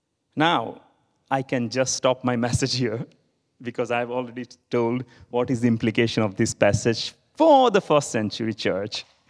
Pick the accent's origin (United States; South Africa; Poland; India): India; I come from India, and I have lived all my life with people who have what is generally considered Eastern religions.